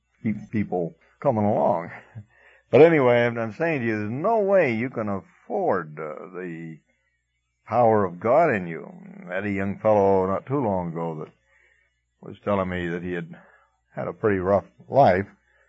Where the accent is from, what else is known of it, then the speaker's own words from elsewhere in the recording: United States; Now, I am an American.